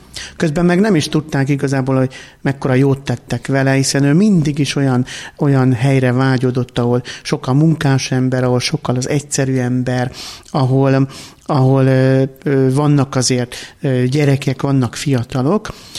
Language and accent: Hungarian; Dorog, Komárom-Esztergom, Hungary; én Dorogon születtem, és ott is éltem, egészen addig, amíg szemináriumban nem kerültem